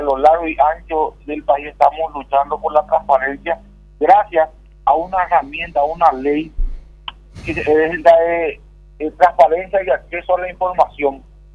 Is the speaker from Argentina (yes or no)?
no; Paraguay; somos ciudadanos de la República del Paraguay